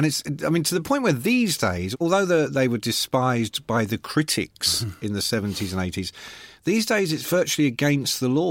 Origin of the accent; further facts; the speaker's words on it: Ireland; Irish music, I'm Irish, so Irish music is all...